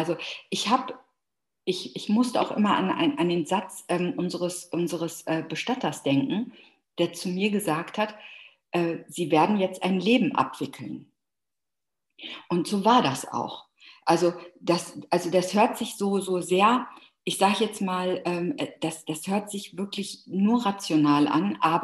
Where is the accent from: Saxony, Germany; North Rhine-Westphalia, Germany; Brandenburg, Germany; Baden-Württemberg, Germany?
North Rhine-Westphalia, Germany; Dortmund; Wir kommen beide aus Dortmund